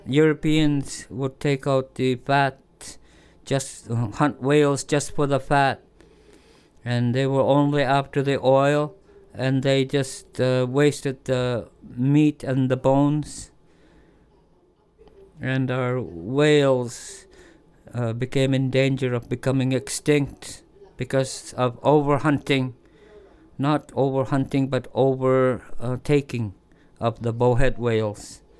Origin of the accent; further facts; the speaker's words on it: Iqaluit, Nunavut, Canada; I'm from Iqaluit. Since my parents moved here before I was born, from Panaktok